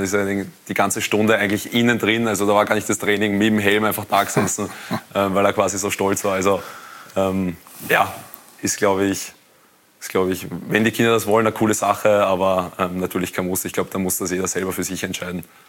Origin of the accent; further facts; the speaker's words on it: Lower Austria, Austria; ich komme aus dem Bezirk Wiener Neustadt